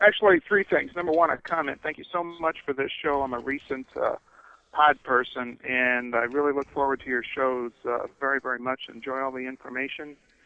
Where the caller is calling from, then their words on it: Plano, Texas, United States; Calling from Plano, Texas.